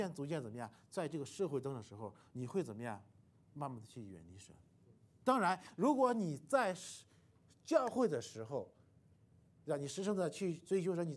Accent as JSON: {"language": "Chinese", "region": "Shanxi", "country": "China", "tie": "born or raised there", "said": "因为我信主是在中国那个四川，但是我那个时候的我老家是山西的，所以我信主之后呢，因为工作的一些的原因呢，我又回到了我们老家山西"}